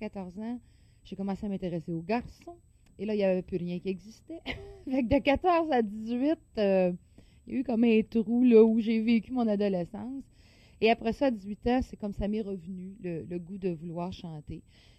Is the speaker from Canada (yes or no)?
yes; Montreal, Quebec, Canada; Mon enfance à Rosemont, on était 7 dans un 4,5, dans 2 salons doubles.